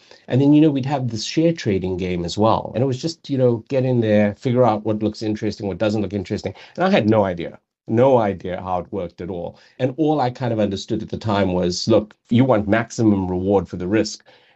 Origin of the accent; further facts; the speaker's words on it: Durban, KwaZulu-Natal, South Africa; So I grew up in Durban.